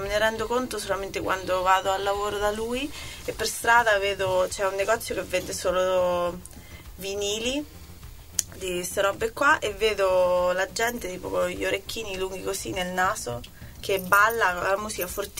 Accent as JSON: {"language": "Italian", "town": "Terni", "region": "Umbria", "country": "Italy", "also_born_or_lived": "Forlì", "said": "Da Terni, però ho vissuto tanti anni a Forlì."}